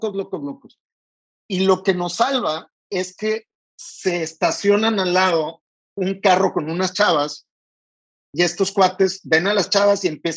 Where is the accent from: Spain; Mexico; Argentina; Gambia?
Mexico; no traemos dinero, venimos de México, somos mexas, ¿sabes?